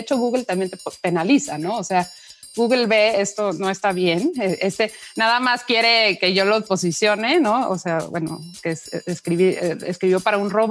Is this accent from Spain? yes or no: no; Mexico; Soy mexicana, pero bueno, de descendencia alemana.